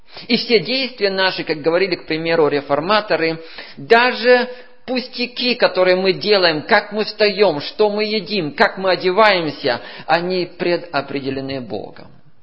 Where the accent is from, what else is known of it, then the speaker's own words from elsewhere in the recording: Russia; мы, как выходцы из России, там, Когда союз был закрытый